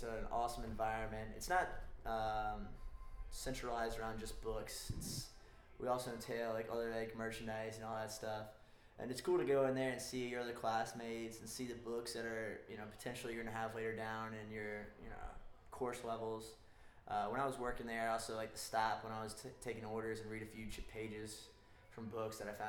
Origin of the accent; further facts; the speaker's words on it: Burke, Virginia, United States; I'm a junior. My dad is a senior, of course. I'm 22 years old. I'm from Burke, Virginia.